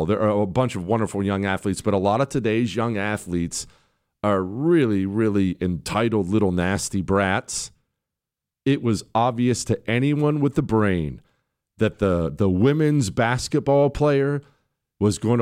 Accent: United States; I realize we have a bunch of foreigners listening to, but I'm just speaking as an American.

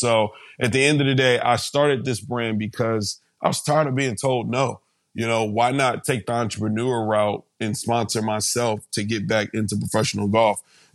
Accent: Georgia, United States; growing up in the South, in Georgia, and playing golf

